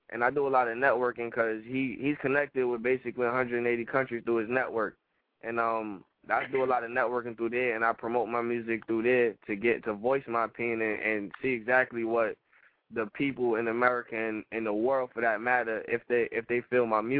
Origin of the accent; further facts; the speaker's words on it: Brooklyn, New York, United States; I'm from Brooklyn, New York.